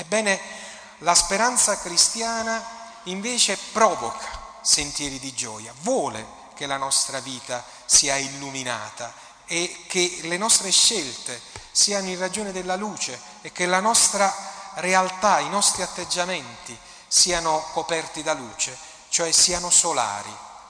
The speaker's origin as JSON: {"language": "Italian", "town": "Naples", "region": "Campania", "country": "Italy", "said": "la nostra come napoletani, come uomini che abitano questa terra"}